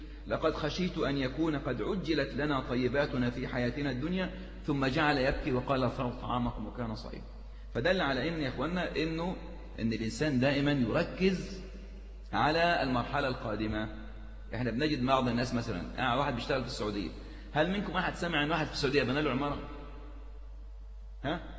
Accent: Egypt; عندنا في مصر

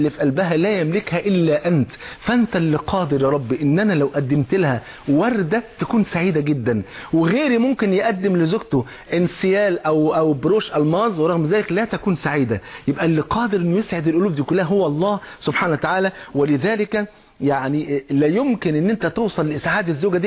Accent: Egypt; المثل الجميل المشهور عندنا في مصر

